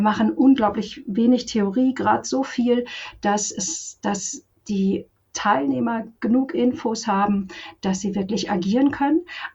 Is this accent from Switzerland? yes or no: no; Krün, Bavaria, Germany; also ich komme aus Krün im Karwendel und dort bin ich auch bei der Bergwachtbereitschaft.